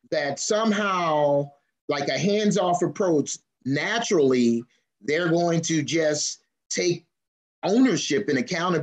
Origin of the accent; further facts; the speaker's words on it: Baltimore, Maryland, United States; Through elementary, middle, and high school, growing up in Baltimore, there's only one motivational speaker that I remember coming through the school system, Montel Williams.